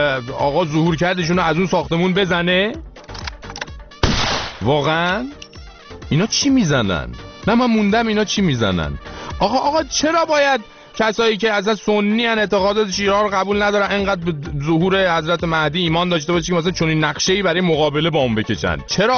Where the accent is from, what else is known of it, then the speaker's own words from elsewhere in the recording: Iran; به عنوان یه ایرانی